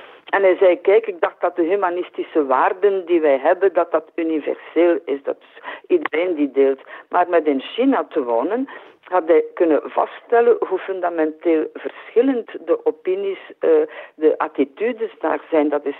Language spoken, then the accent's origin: Dutch; Harelbeke, West Flanders, Belgium; Ja, ik ben opgegroeid in Haarlembeke bij Kortrijk, waar ik naar school ben gegaan, voor het middelbaar in het uitstekende lyceum Ons Lieve Vrouw van Vlaanderen. Mijn vader was directeur van de plaatselijke gemeenteschool van Haarlembeke.